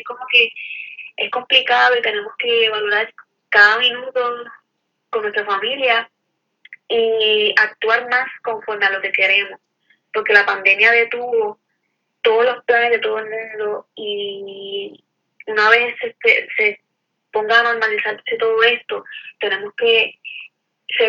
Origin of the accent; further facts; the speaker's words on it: Corozal, Puerto Rico; Yo soy natural de Corozal, pero ahora estoy viviendo en área metro.